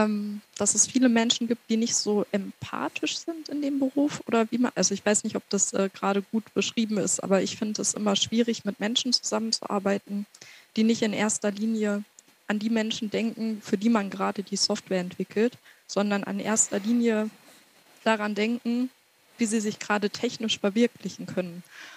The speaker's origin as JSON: {"language": "German", "town": "Göttingen", "region": "Lower Saxony", "country": "Germany", "tie": "born or raised there", "said": "ich komme aus Göttingen, also ich habe in Göttingen Abi gemacht, auch die 13 Jahre, die der Eberhard noch gemacht hat, und Göttingen ist eine Universitätsstadt"}